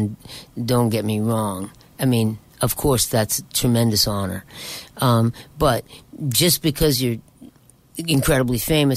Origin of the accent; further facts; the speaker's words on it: Los Angeles, California, United States; it's about relationships, which is the way I grew up in Los Angeles. It was about personal relationships.